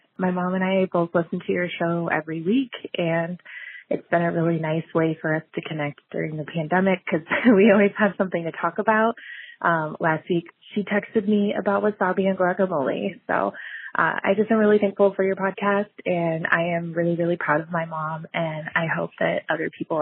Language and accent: English; Washington, United States; I'm from Washington State, and I am calling with a high note this week.